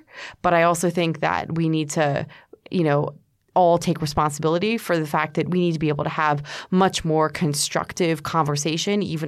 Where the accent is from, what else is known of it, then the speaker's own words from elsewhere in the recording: United States; look, I'm an American and we tend to be a little bit individualist.